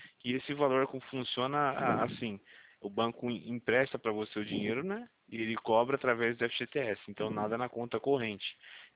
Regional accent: Campinas, São Paulo, Brazil; sou de Campinas

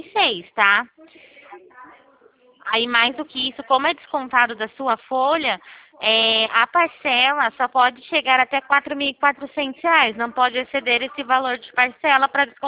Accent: Araras, São Paulo, Brazil; Eu sou daqui de Araras.

